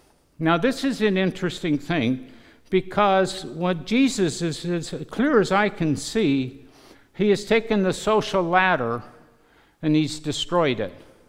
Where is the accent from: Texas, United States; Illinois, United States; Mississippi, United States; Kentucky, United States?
Illinois, United States; Peoria; I come from Illinois, the Diocese of Peoria, and our most famous person was Bishop Fulton J. Sheen.